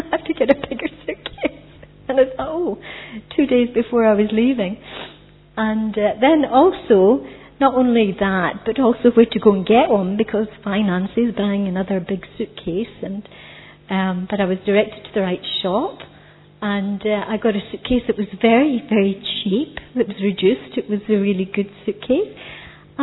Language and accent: English; Glasgow, Scotland, United Kingdom; I'm from Glasgow in Scotland.